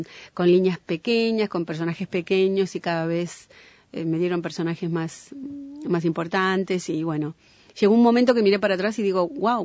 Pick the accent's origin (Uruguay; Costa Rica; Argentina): Uruguay; Montevideo; nací cuando vivíamos en Juan Polié, 18, por ahí. Pero yo siempre digo, yo crecí en el centro. Yo crecí en Colonia, entre Ejido y Yaguarón. Ahí fue mi vida.